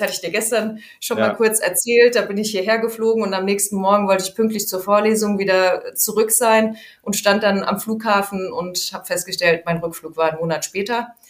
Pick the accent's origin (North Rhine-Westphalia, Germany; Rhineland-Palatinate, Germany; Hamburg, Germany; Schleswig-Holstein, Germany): Rhineland-Palatinate, Germany; Also es gibt, da ich gebürtig aus Rheinhessen komme, das ist eins der 13 deutschen Anbaugebiete.